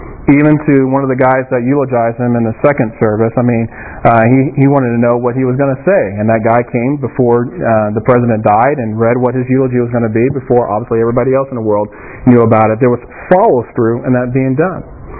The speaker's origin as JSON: {"language": "English", "region": "Kansas", "country": "United States", "tie": "born or raised there", "said": "we had growing up in Wyandotte County in common"}